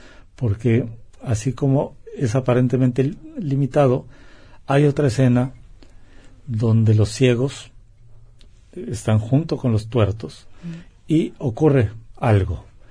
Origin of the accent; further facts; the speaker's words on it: Mexico; esto que a la distancia y como mexicano lo pude ver